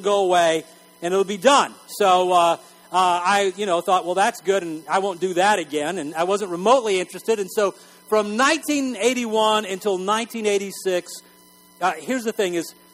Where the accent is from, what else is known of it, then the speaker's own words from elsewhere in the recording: Texas, United States; I grew up in West Texas. And in West Texas, everybody goes to church.